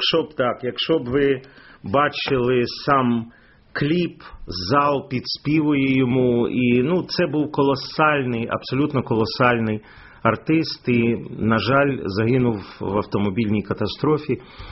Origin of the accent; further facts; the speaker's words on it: Lviv, Lviv Oblast, Ukraine; born there; І оскільки я народився у Львові, то мені доручили, щоб я поїхав у Львів